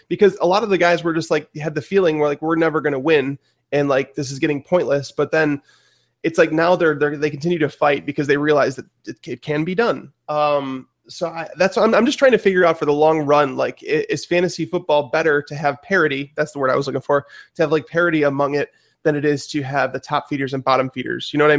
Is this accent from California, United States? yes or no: no; Chicago, Illinois, United States; you know, like where we're from Chicago.